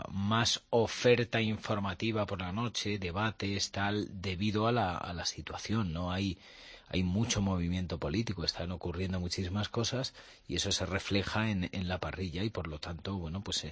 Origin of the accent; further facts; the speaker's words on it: Castilla-La Mancha, Spain; el lenguaje de mi tierra es muy cervantino. Todos los alrededores, Montiel, Villanueva, Los Infantes, Villahermosa, todos los pueblos que rodean, la verdad que tenemos un lenguaje, una manera, una forma.